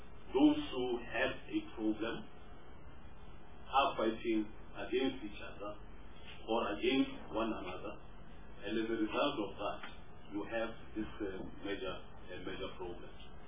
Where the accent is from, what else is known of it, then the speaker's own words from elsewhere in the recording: Limpopo, South Africa; I come from Limpopo, for example